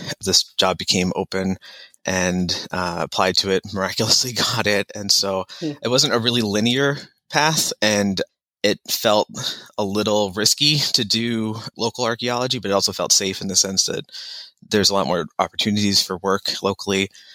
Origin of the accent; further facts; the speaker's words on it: Maine, United States; I grew up in Western Maine in a really rural area.